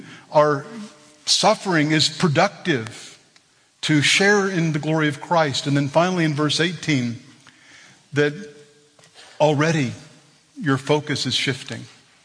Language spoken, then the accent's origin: English; Texas, United States; Well, I understand gold mining and oil production. I'm from Texas.